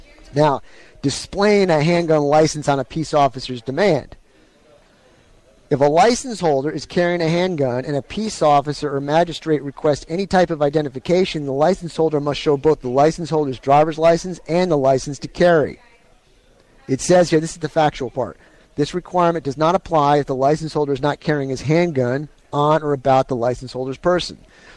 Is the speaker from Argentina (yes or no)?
no; Cameron, United States; Out in Cameron, my hometown, Grace Church is having a special family fun festival today.